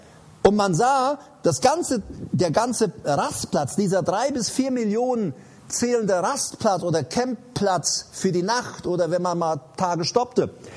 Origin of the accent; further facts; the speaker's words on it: Paraguay; bei uns in Paraguay, da wo ich herkomme, hielten die schon lang.